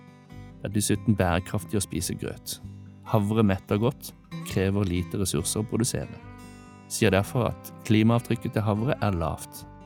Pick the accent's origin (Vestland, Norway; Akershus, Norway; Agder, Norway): Agder, Norway; Kvinesdal; fikk jeg et pauseår hjemme i Kvinesdal for å gjennomføre siviltjeneste.